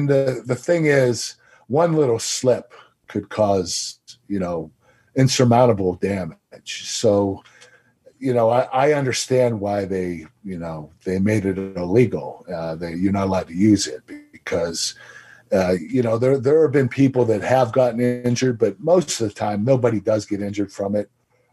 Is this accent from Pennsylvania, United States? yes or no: yes; Pittsburgh, Pennsylvania, United States; It was in my hometown in Pittsburgh, SmackDown.